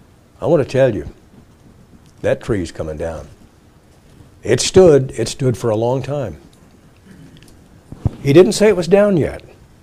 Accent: Oregon, United States; I grew up in Oregon. I worked in the woods quite a bit.

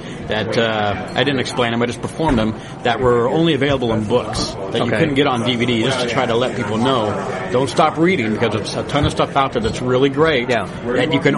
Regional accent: Oxnard, California, United States; I grew up in Oxnard, California

